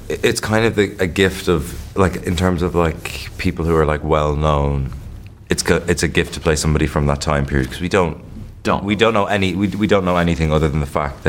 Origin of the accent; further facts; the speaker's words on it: Ireland; I don't think it has anything to do with the fact that we're Irish, but I think it has everything to do with the fact that we're Irish at the same time.